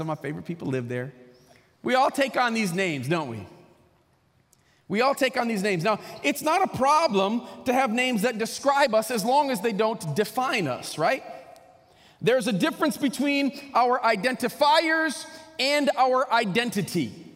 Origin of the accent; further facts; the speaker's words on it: Hamilton, Michigan, United States; I'm from Hamilton, that's where I lived. Those are my people. I'm in exile from Hamilton now.